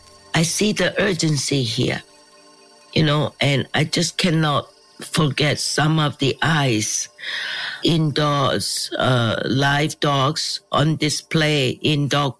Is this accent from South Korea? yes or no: yes; Seoul, South Korea; I'm a city person. I was born in Seoul. I grew up in Seoul